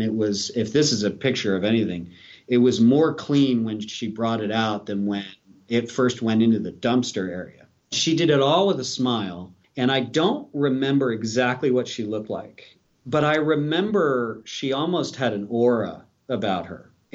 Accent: Philadelphia, Pennsylvania, United States; which was at the time we were living in Maryland and I'm from Philadelphia.

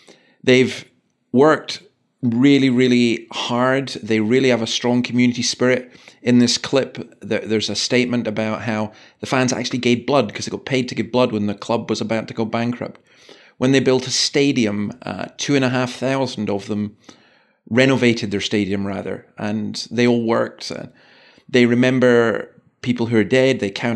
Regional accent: Scotland, United Kingdom; as a Scotsman

